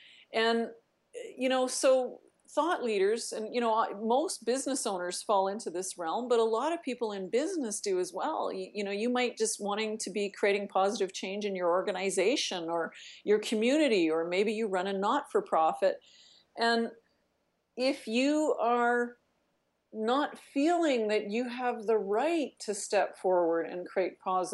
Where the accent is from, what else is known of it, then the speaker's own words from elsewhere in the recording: Canada; I'm from the Canadian equivalent of the backwoods, right? Like I, you know, I'm not only Canadian, but I grew up in the north